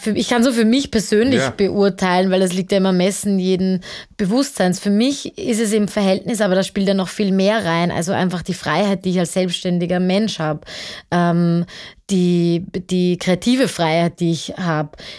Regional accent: Austria; woher kommen Sie? Und ich habe gesagt, aus Österreich.

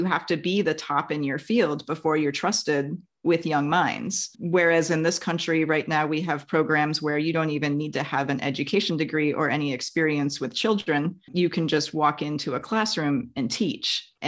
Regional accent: Wisconsin, United States; now in California, United States; I grew up in Wisconsin. You can't plant anything there in the winter

